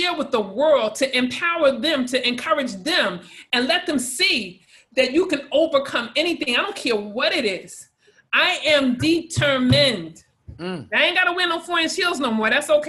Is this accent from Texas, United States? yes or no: no; Queens, New York, United States; You know, I was up in the Bronx where the people are fresh. I was from Queens.